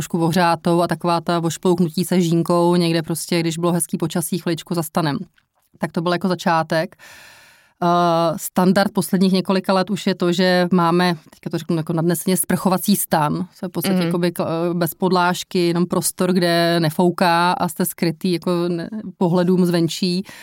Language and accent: Czech; Prague, Czechia; Já jsem rodilý Pražák